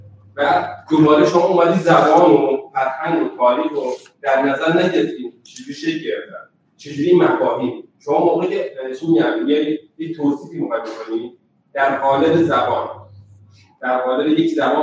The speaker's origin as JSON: {"language": "Persian", "country": "Iran", "said": "من به عنوان یک ایرانی با یک آلمانی خیلی فرق"}